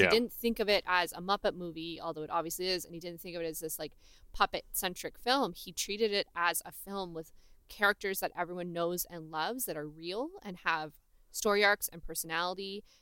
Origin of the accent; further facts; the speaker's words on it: Anaheim, California, United States; No, I have some horror stories related to my growing up in Anaheim and that particular section